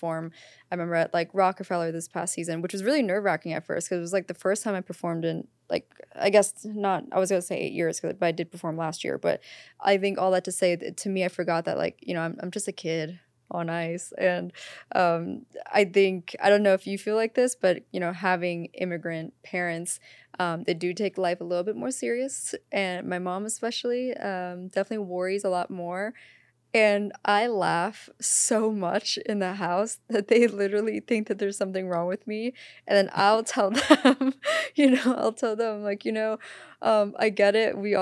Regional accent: Pennsylvania, United States; And, you know, at the same time, we're just kids from Berks. If anyone knows, like Reading, Pennsylvania is, you know, Berks County, Lancaster County, Pennsylvania is a very small place.

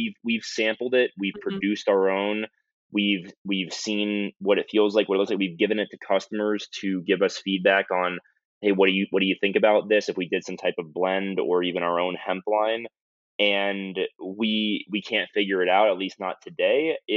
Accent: United States; I'm an American consumer.

